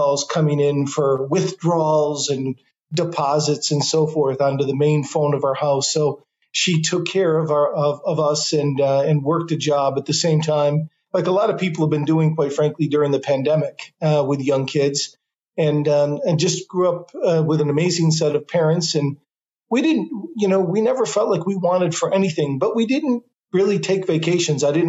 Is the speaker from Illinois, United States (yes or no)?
no; New York, United States; But I grew up in Western New York in a very small town between Buffalo and Rochester.